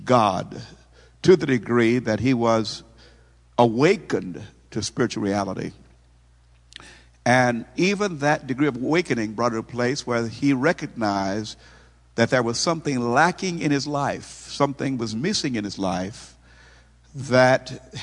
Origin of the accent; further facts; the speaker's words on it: Missouri, United States; I'm from Missouri, so you know how we laugh at this kind of stuff here